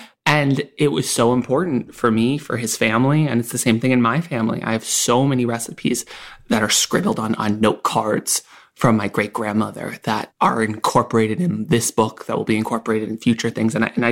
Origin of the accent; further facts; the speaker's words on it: New York, United States; Growing up in New York, I grew up in a community in which queerness was not as taboo.